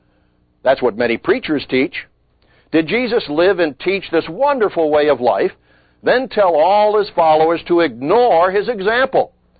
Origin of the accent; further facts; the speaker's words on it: New London, Connecticut, United States; When I was a boy growing up in New London, Connecticut, I was taught the Ten Commandments in Sunday school.